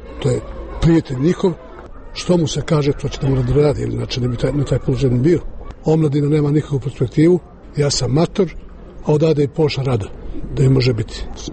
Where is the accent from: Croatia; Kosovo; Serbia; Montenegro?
Montenegro; born there; Ja sam rođen ovdje u Crnoj Gori.